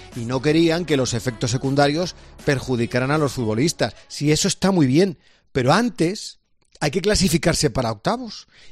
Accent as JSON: {"language": "Spanish", "country": "Spain", "said": "Somos españoles"}